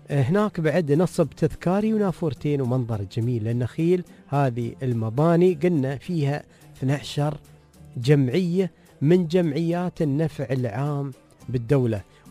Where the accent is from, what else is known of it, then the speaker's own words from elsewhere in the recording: United Arab Emirates; هذه أيقونة موجودة عندنا في الإمارات